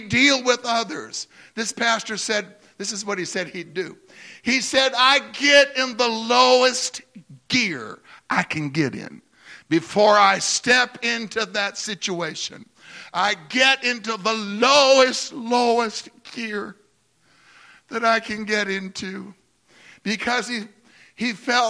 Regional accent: Idaho, United States; born there; Well, I was born in Idaho. I've been born twice.

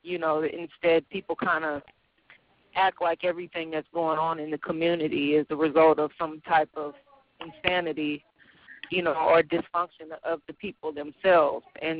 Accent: San Francisco, California, United States; I was born and raised in Hunter's Point

